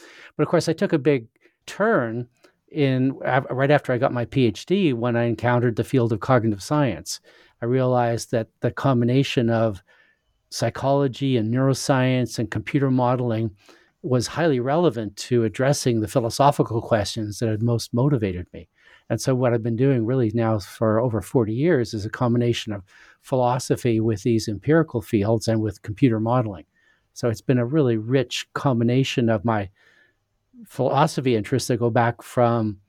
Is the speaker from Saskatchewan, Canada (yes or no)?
yes; Saskatchewan, Canada; born there; also born or lived in United States / England; I'm a Canadian. I was born in Saskatchewan in Western Canada, but I've lived a lot of places. I lived in the U.S. for 15 years, and I studied in England for a couple of years as well.